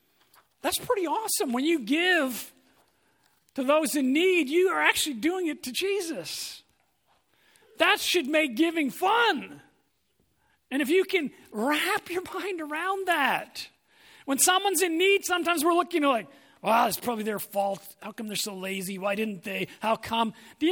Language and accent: English; England, United Kingdom; I don't want to say it's because I'm an Englishman. That's my background.